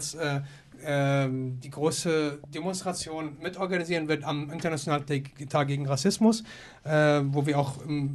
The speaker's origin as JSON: {"language": "German", "country": "Palestine", "said": "ich persönlich als Palästinenser"}